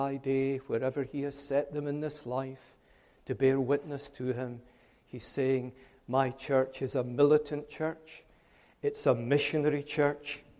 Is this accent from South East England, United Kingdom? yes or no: no; Scotland, United Kingdom; I know I'm Scottish, but bear with me. The accent will help you.